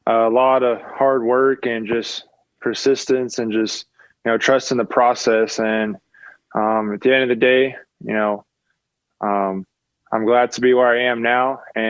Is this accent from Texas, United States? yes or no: yes; Houston, Texas, United States; You know, I grew up in Houston, so I was everything Houston guy, so I was a huge Texans fan growing up.